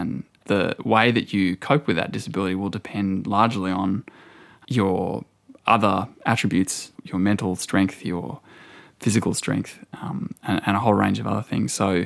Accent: Toowoomba, Queensland, Australia; moved away as an adult; also born or lived in Sydney; So I was 18 when that happened, and I moved down to Sydney from Toowoomba and lived in a share house in Redfern with my older sister and some other flatmates.

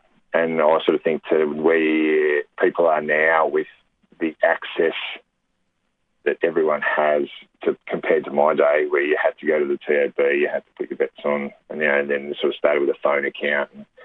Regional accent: Riddells Creek, Victoria, Australia; I grew up around Riddles Creek, Gisborne area.

